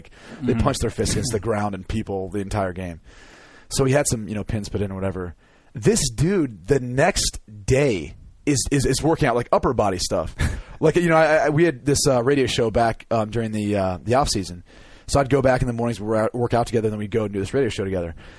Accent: Midwest, United States; I'm from the Midwest. I don't even know what good food is, but I like Chipotle.

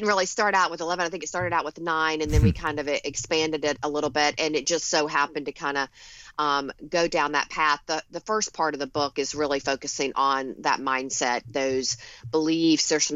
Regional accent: the South, United States; I grew up in the South. I live in Long Island in New York now, but go back to the South often.

